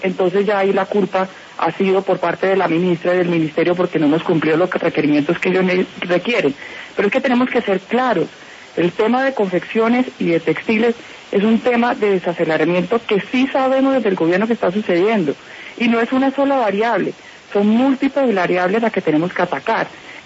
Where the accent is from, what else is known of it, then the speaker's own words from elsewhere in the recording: Colombia; si nosotros como colombianos somos permisivos con el tema del contrabando, pues nunca se va a acabar